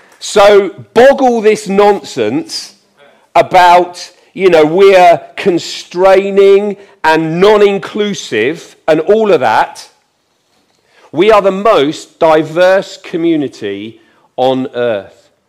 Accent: England, United Kingdom; Incidentally, I'm English.

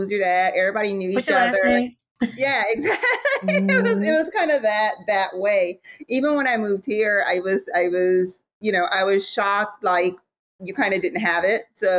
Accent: Louisiana, United States; Growing up in Louisiana and where I grew up, I'll say like my dad used to say, you're either poor or you're not.

